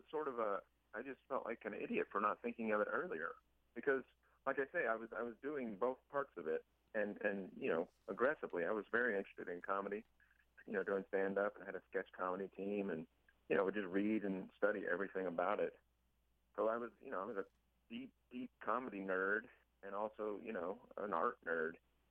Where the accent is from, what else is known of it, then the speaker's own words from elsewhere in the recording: Texas, United States; also born or lived in North Carolina; I grew up in Texas and then later North Carolina. And, you know, hunting is a big part of the culture down there